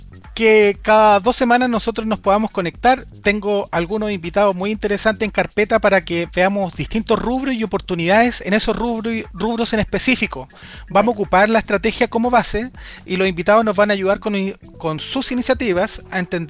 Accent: Villarrica, Araucanía, Chile; vamos a tomar el ejemplo de, yo soy de Villarrica, Villarrica y Pucón pasa de un escenario de ciudades de 60, 70 mil personas

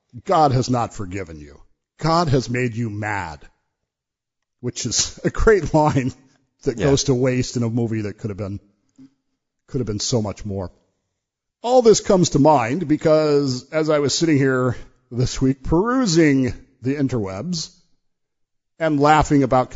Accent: United States; Sorry, I'm American, so I say it Aquila

